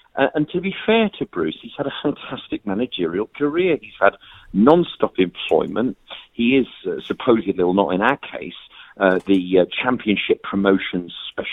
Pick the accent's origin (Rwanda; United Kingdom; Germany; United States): United Kingdom; Birmingham, West Midlands; And that is what the reason why I'm a Brummie and not a Geordie.